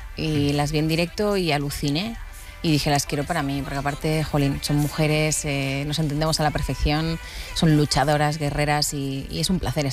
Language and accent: Spanish; Lleida, Catalonia, Spain; y el día 2 de marzo en Lleida, en mi tierra.